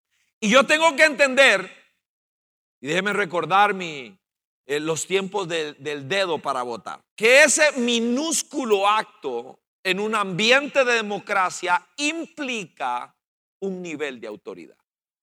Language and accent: Spanish; Costa Rica; como somos los ticos